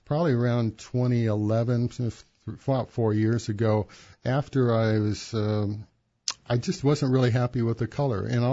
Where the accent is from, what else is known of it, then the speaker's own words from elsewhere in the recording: Redlands, California, United States; I moved here from Redlands, California.